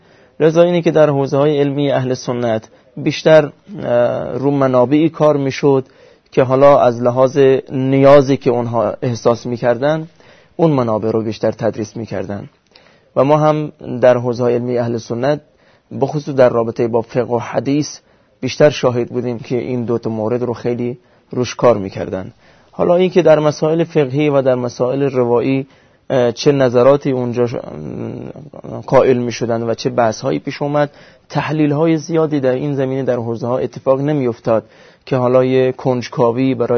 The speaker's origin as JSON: {"language": "Persian", "town": "Nikshahr", "region": "Sistan and Baluchestan", "country": "Iran", "tie": "born or raised there", "said": "بنده اهل سیستان و بلوچستان از منطقه نیکشهر هستم و در سال 1357 در خانواده سنی حنفی به دنیا آمدم"}